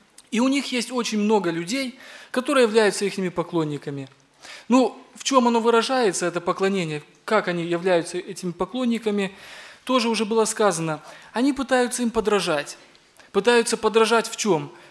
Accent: Labinsk, Krasnodar Krai, Russia; я из Лабинска.

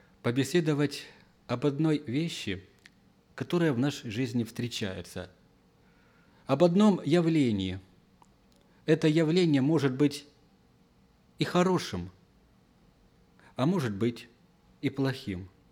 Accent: Krasnodar, Krasnodar Krai, Russia; Сам я из Краснодара.

